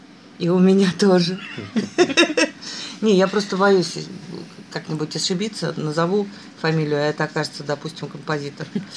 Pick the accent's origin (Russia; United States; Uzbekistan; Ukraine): Russia; Moscow; Как бы я, как коренная москвичка, хочу вам сказать